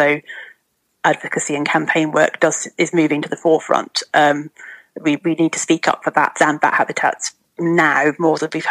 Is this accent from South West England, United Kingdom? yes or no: no; Wales, United Kingdom; I grew up in Mid Wales